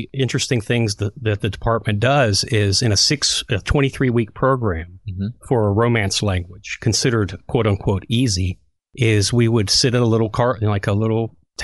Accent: United States; You know, my sense of identity as an American never was as pronounced as it was when I was overseas.

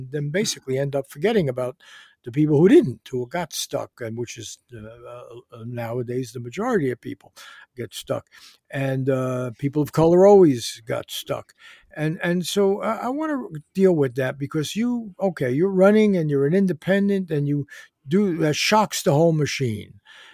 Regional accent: Bronx, New York, United States; I grew up in the Bronx and my parents were garment workers and so forth.

